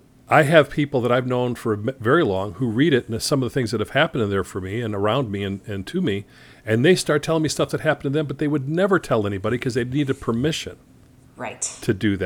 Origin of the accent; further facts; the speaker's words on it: Chicago, Illinois, United States; Listen, I came from Chicago.